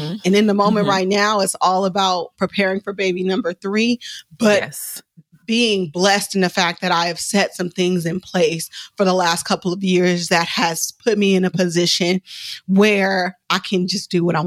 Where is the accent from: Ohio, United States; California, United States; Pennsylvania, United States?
California, United States; Oakland; I'm from West Oakland. I've lived a life